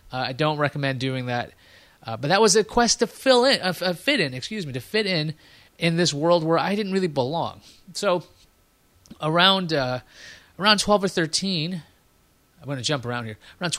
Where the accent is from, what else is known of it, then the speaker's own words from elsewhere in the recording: Queens, New York, United States; but thankfully growing up in Queens, there's a lot of minorities.